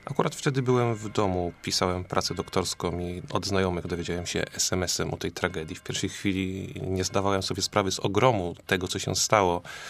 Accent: Ostrów Wielkopolski, Greater Poland Voivodeship, Poland; A jestem z urodzenia ostrowianinem, pasjonatem rodzinnej miejscowości i jej lokalnej historii.

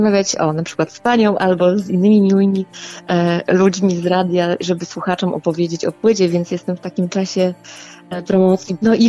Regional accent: Pomeranian Voivodeship, Poland; pochodzę z domu, gdzie język kaszubski był zawsze obecny. Mamusia i tatuś rozmawiali ze sobą tylko po kaszubsku.

